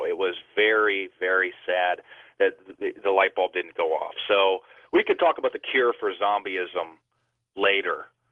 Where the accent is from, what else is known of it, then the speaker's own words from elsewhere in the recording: Midwest, United States; I'm originally from the Midwest.